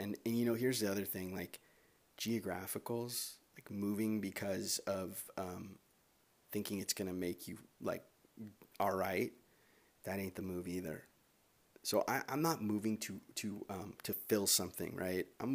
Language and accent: English; Los Angeles, California, United States; And I grew up in Los Angeles. I'm born and raised here. It's a fucking dope city.